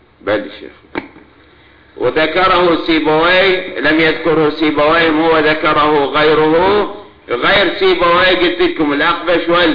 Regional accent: Iraq; أنا مواطن عراقي واستشعر الألم العراقي.

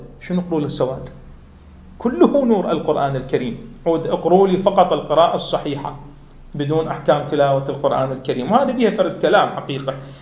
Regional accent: Iraq; لأننا كعراقيين نعيش دائما بأفراح

